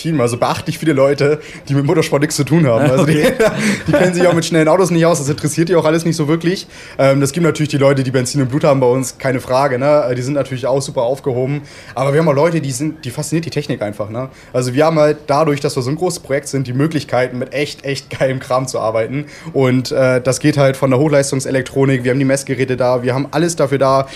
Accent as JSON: {"language": "German", "region": "Northern Germany", "country": "Germany", "tie": "born there", "moved": "as an adult", "lives_now": "Ulm, Germany", "said": "ich bin 24 Jahre alt, ich komme gebürtig aus Norddeutschland, also von der Nordseeküste, bin dann nach meiner Lehre als Informatiker zum Studieren hier nach Ulm gezogen"}